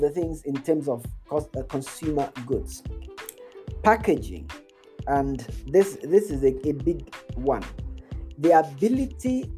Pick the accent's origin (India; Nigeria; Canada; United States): Nigeria; because I'm Nigerian